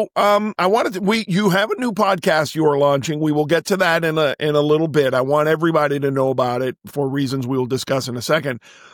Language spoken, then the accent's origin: English; Miami, Florida, United States; I always tell everybody I'm from Miami, but I've been here forever. I'm almost a native